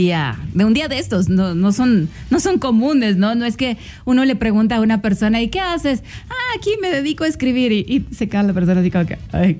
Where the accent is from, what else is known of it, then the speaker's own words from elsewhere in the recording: Nuevo Laredo, Tamaulipas, Mexico; No, yo soy del norte, de Nuevo Laredo. Cerquita de Monterrey, muy cerquita de Monterrey. Es frontera con los Estados Unidos, se llama Nuevo Laredo, ciudad. Es en el estado de Tamaulipas, es frontera con los Estados Unidos, es la mera frontera.